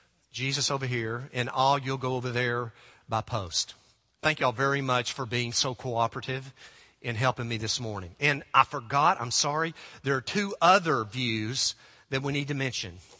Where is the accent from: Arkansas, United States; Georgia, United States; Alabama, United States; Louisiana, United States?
Arkansas, United States; and then he realized we're both from Arkansas. We both love the Arkansas Razorbacks.